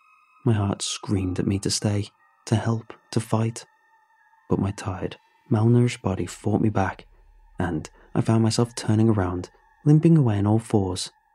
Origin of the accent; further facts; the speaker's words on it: West Virginia, United States; Seeing as I am from West Virginia, I was quite a ways away from home.